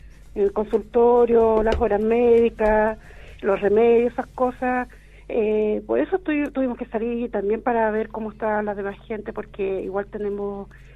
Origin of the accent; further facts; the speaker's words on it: Santiago, Santiago Metropolitan Region, Chile; cuando yo vivía en Santiago, nací y criada en Santiago